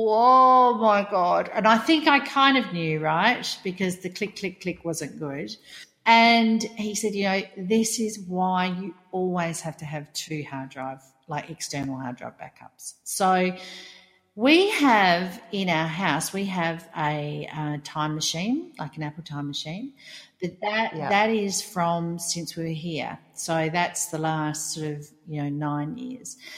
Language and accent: English; Australia; you see a celebrity from your home country and you think, oh, well, that's cool, because we're both Australian and we know each other.